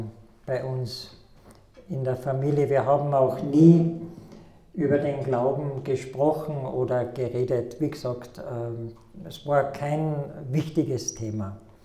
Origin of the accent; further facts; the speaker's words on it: Klagenfurt, Carinthia, Austria; born there; ich bin in Klagenfurt geboren, in einer ganz unreligiösen Familie. Ich bin in der evangelischen Kirche getauft worden